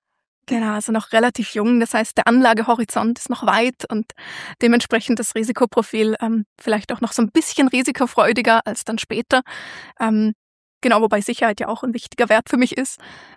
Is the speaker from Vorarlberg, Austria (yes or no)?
yes; Vorarlberg, Austria; now in Bern, Switzerland; Mein Hauptwohnsitz ist jetzt schon in Bern in der Schweiz. Also natürlich, ich habe meine Jugend in Vorarlberg verbracht und bin immer wieder dort. Das heißt, Österreich ist sicher auch noch ein Teil von mir und wird es auch immer bleiben